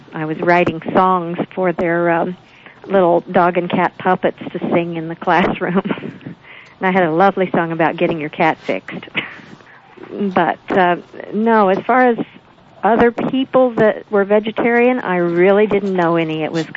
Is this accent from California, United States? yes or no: no; Oklahoma, United States; I'm an Okie originally. I'm from Oklahoma. Cattle country, and I grew up eating meat like most of my friends did